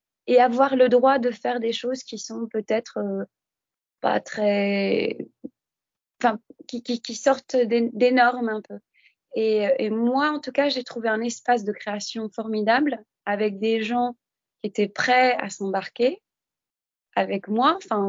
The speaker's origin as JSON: {"language": "French", "country": "France", "tie": "born there", "said": "j'ai la nationalité française. Oui, je suis née en France. Oui, j'ai toute une culture française"}